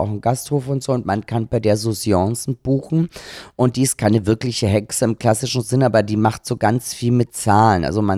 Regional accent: Austria; ich komme aus Österreich, da ist man ja so schwarzen Humor gewohnt

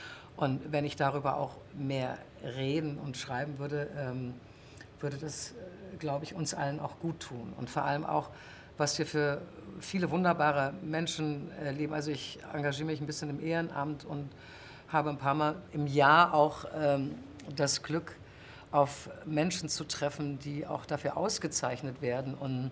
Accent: Germany; Ich bin ja auch in der DDR groß geworden

